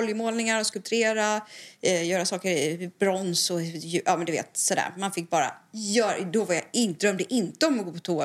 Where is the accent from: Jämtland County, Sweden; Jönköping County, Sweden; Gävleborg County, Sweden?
Jönköping County, Sweden; Huskvarna; now in Stockholm, Sweden; jag flyttade till Stockholm. Jag är från Huskvarna då, va? Jag är ju från Småland.